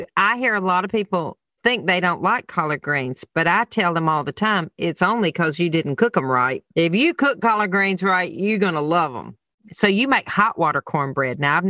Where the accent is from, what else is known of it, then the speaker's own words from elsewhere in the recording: Southern United States, United States; as a Southerner, I've been making since I was a little girl.